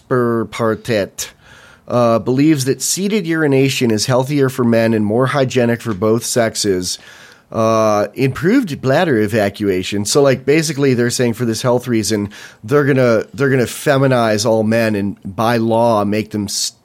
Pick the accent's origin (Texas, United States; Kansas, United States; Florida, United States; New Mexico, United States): Texas, United States; Fort Worth; also born or lived in Portland; now in Austin, United States; I grew up in Fort Worth, moved to Portland, Oregon. Now I'm in Austin.